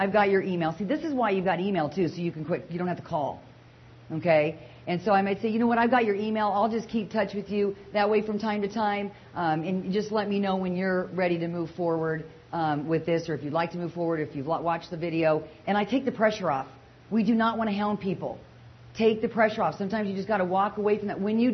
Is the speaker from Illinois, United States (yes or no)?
no; Arizona, United States; Okay, I know it's toasty because I'm from Arizona and I love it when it's 100 and I'm warm.